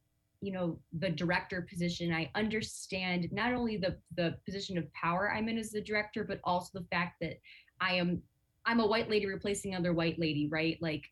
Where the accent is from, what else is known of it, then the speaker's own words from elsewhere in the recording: Syracuse, New York, United States; I grew up in Syracuse City School District. I know what it's like to not have access to theater and the arts and music.